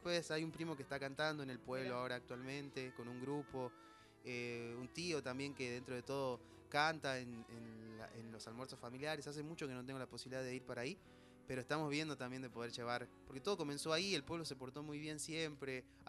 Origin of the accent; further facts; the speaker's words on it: Urundel, Salta, Argentina; also born or lived in Tucumán; tenía 14 años yo. Nací en Tucumán, me crié en el interior de Salta, en un pueblo que se llama Urundel.